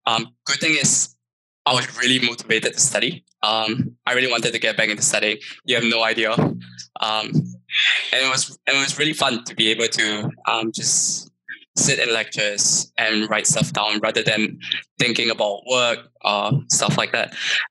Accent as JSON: {"language": "English", "country": "Singapore", "moved": "as an adult", "said": "I'm from Singapore. You know, I just came from a different country."}